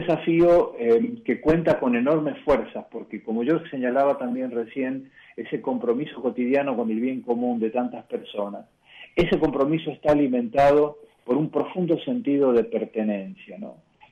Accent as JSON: {"language": "Spanish", "town": "San Francisco", "region": "Córdoba", "country": "Argentina", "also_born_or_lived": "Mendoza", "said": "yo soy sanfranciscano, ¿no? Pero soy sanfranciscano como soy mendocino, como soy cordobés y soy argentino, digamos."}